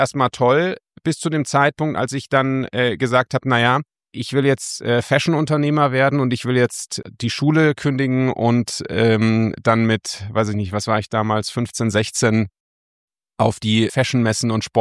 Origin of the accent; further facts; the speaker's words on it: Munich, Bavaria, Germany; ich bin hier in München aufgewachsen in der Tat